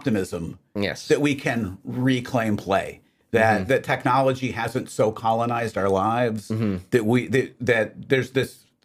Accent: Ohio, United States; I gotta say, growing up in Ohio, we played with jarts.

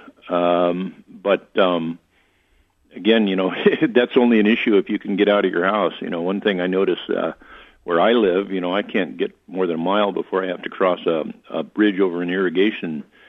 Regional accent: Anchorage, Alaska, United States; my hometown is Anchorage, Alaska, and I was 17 at the time that we suffered a 9.2 earthquake

